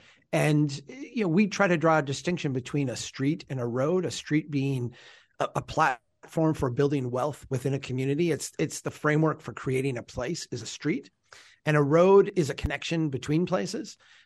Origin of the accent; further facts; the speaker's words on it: Brainerd, Minnesota, United States; I mean, I'm from Brainerd. Brainerd's a city of 14,000.